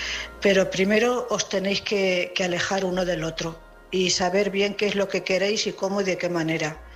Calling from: Cuenca, Castilla-La Mancha, Spain; corresponsal de Cuenca.

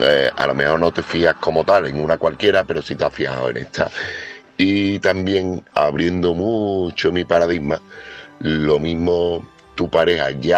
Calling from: Seville, Andalusia, Spain; corresponsal de Sevilla

